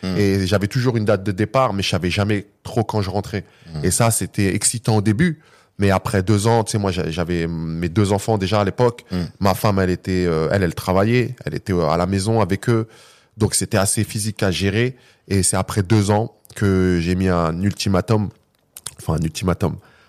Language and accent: French; Île-de-France, France; j'ai 43 ans, issu de la banlieue ouest de Paris. J'ai grandi dans les Yvelines, petite cité HLM